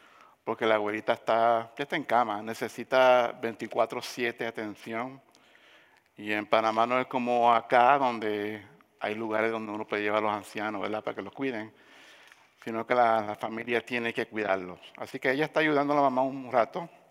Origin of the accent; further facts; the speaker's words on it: Puerto Rico; Soy de Puerto Rico.